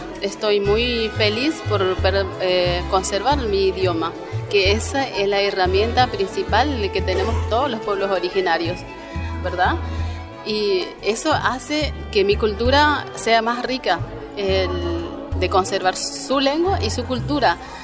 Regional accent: Sausalito, Chaco, Argentina; Soy del Sausalito, Chaco, Argentina. Soy de la comunidad wichí.

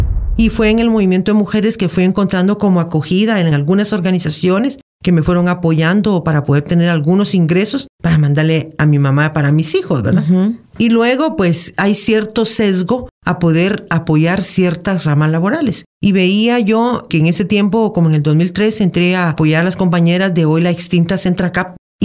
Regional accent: Zacapa, Guatemala; Yo soy originaria de Zacapa.

